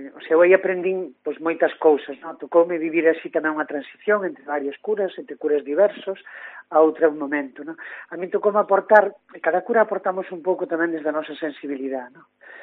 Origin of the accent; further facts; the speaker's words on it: Ponte Nova, Galicia, Spain; nosotros, bueno, tamén por cercanía, son da Ponte Nova, entonces, bueno, realmente a zona xa a conocías